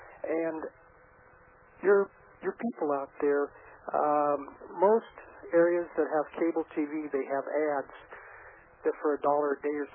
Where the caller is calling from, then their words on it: Clear Creek, California, United States; California.